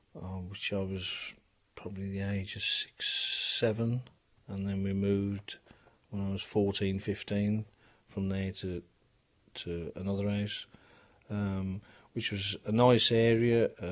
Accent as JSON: {"language": "English", "town": "Moseley", "region": "West Midlands", "country": "United Kingdom", "tie": "born there", "also_born_or_lived": "Chelmsley Wood / Bearwood", "said": "My background, I was born in Moseley, Sorrento Hospital in 1963. Moved to Chelmsley Wood. Then from Chelmsley Wood to Bearwood. Lived over there. And the last 22 years I've been at Great Bar in Birmingham"}